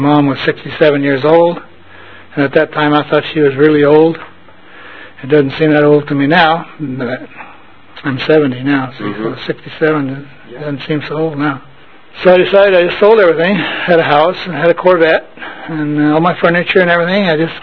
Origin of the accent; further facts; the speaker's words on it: California, United States; born there; And I was born in California.